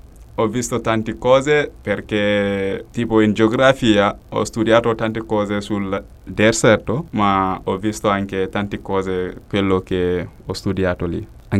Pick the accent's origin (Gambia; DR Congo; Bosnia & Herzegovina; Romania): Gambia; vengo dal Gambia, ho 18 anni. Ho fatto un viaggio lungo, cominciato in Gambia.